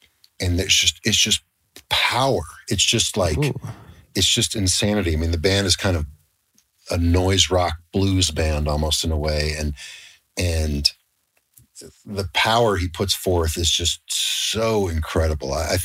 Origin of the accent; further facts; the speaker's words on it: Elizabethtown, Kentucky, United States; moved away; Well, I was long gone from Elizabethtown at that time, but I mean, Louisville is very, very close. It's 45 miles.